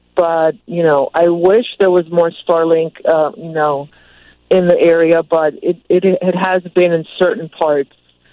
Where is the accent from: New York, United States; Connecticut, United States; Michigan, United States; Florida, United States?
Florida, United States; Miami; But I'm originally from Miami, Florida. I'm used to hurricanes.